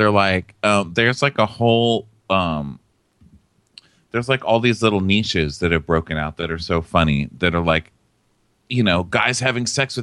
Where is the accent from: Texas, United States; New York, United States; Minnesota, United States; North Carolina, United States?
Texas, United States; El Paso; You see, I grew up in El Paso. I know what you're talking about. I know my span.